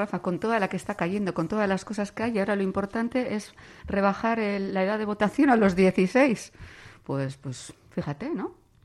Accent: Bilbao, Basque Country, Spain; como buena bilbaína me gusta la lluvia también

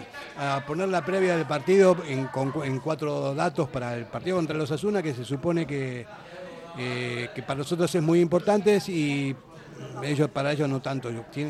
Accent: Uruguay; Le digo, no, yo soy uruguayo.

